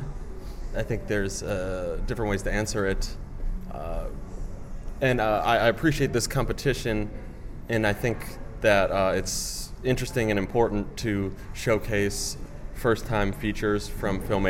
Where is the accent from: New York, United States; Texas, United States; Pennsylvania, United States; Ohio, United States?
New York, United States; Brooklyn; I'm here from Brooklyn, New York, and I work as an independent film producer and programmer.